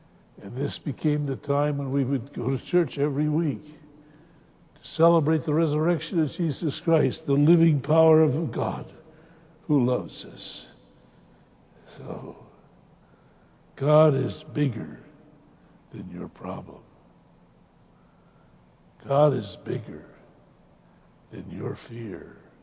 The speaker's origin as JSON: {"language": "English", "region": "Iowa", "country": "United States", "tie": "born or raised there", "said": "and we were born and raised in Northwest Iowa."}